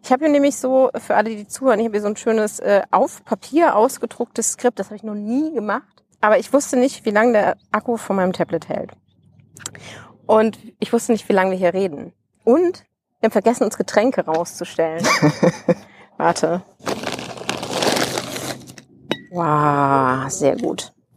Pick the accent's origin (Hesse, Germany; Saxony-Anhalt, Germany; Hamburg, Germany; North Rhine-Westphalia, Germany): North Rhine-Westphalia, Germany; Und im Kreis Düren, wo ich herkomme, da liegt der Tagebau Inden und auch ein großer Teil des Tagebau Hambachs liegt in der Gemeinde Merzenich, die gehört zum Kreis Düren.